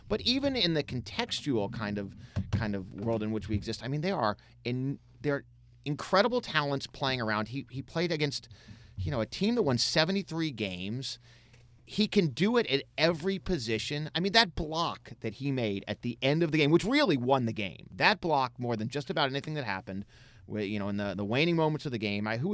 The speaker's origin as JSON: {"language": "English", "town": "Houston", "region": "Texas", "country": "United States", "tie": "born or raised there", "said": "I grew up in Houston. I kind of lived through this through my childhood."}